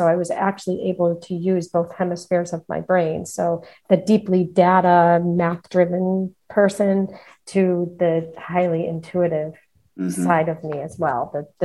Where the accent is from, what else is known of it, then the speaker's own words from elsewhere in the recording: Hartford, Connecticut, United States; So I was born and raised in Greater Hartford, Connecticut.